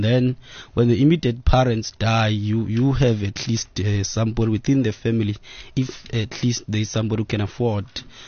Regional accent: Bizana, Eastern Cape, South Africa; Yes, I'm from Bizana, where O.R. Tambo was born, where Winnie Madikizela Mandela was born also.

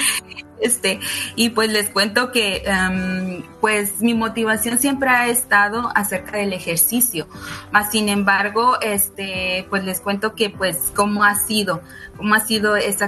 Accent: San Luis de la Paz, Guanajuato, Mexico; moved away as an adult; now in Dallas, United States; Pues yo soy originaria de Guanajuato, San Luis de la Paz, Guanajuato. Resido ahorita en Dallas, hace ya desde 2021, son como 22 años ya residiendo aquí en Estados Unidos.

